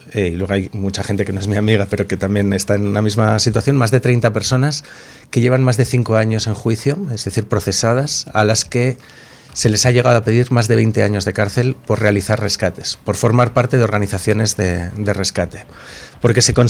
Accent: Basque Country, Spain; era parte en Euskadi, de donde vengo yo, que el hermano progenitor heredase el baserri, el segundo fuera el cura que va al seminario y el tercero fuera América.

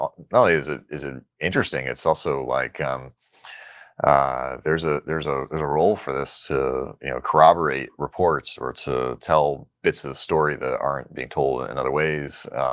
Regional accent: Poughkeepsie, New York, United States; I grew up in Poughkeepsie.

